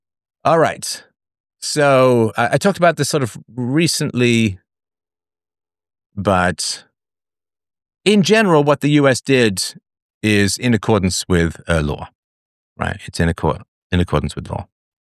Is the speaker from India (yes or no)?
no; England, United Kingdom; I grew up in England, so I'm fairly familiar with the British accent.